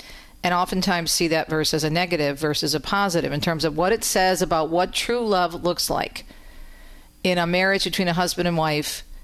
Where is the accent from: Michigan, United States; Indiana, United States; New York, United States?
Michigan, United States; It starts in my home state of Michigan.